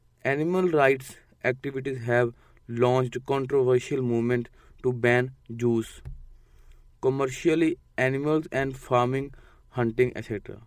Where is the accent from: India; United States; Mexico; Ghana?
India; English is a second language; I'm from India